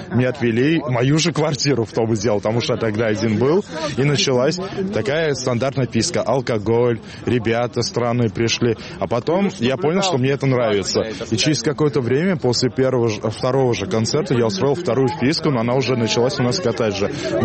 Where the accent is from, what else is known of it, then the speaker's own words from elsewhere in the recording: Israel; я из Израиля просто.